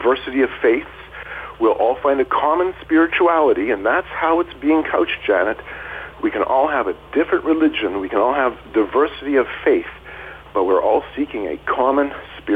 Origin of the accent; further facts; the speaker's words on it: Canada; I'm a Canadian.